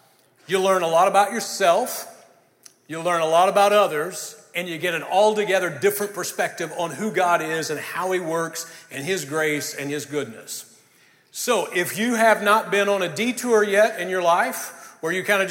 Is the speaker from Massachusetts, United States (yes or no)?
no; Mustang, Oklahoma, United States; Well, I grew up in Mustang, so not too far from here